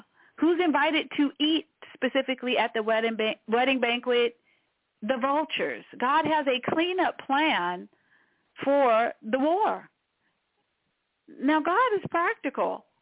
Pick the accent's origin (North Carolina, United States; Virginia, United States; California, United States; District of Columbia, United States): District of Columbia, United States; Washington; doesn't happen in Washington, D.C., my hometown